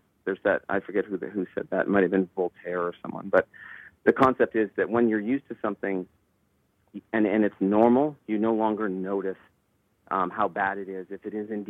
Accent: Owen Sound, Ontario, Canada; Like, I'm from Owen Sound and I didn't have money.

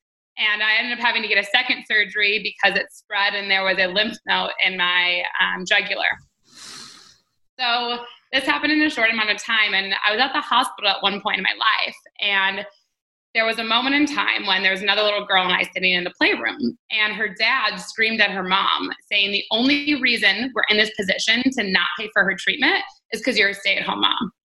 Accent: Detroit, Michigan, United States; So I'm from Detroit, Michigan, which is in the States. And I always grew up traveling.

